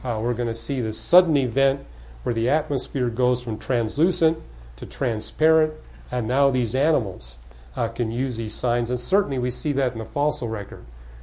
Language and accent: English; Canada; now in United States; So, matter of fact, things were pretty bad when I came here from Canada in 73.